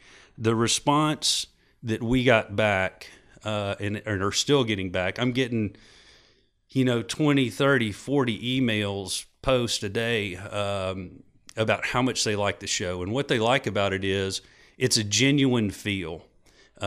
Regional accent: Fort Worth, Texas, United States; born there; Being born in Fort Worth, I love Texas. I'm a Texan at heart.

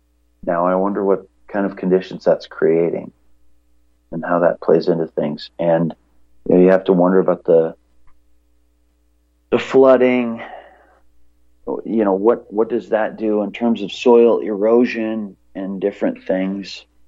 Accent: Pacific Northwest, United States; also born or lived in Libby, Montana; I was born in Libby, Montana, and grew up around the Pacific Northwest, Montana, Washington, Idaho.

